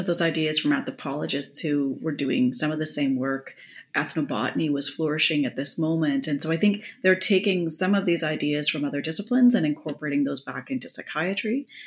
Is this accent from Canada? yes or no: yes; Saskatchewan, Canada; I grew up in Saskatchewan and I've survived winters